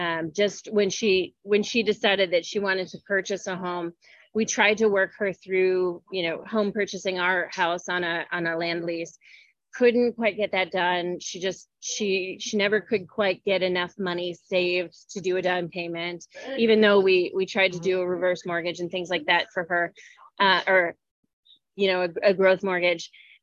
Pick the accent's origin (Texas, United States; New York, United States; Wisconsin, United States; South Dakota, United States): Wisconsin, United States; also born or lived in New Mexico / Alaska; So I grew up in Wisconsin